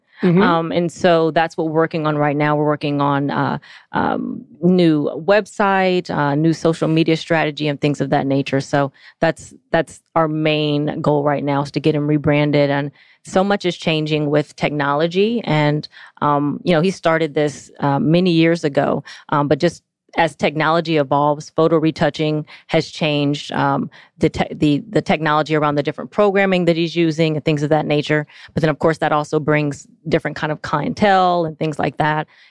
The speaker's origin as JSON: {"language": "English", "town": "Atlanta", "region": "Georgia", "country": "United States", "also_born_or_lived": "Dallas", "said": "I'm actually just moving in from Dallas, Texas. I'm originally from Atlanta, but just recently moved back to Atlanta"}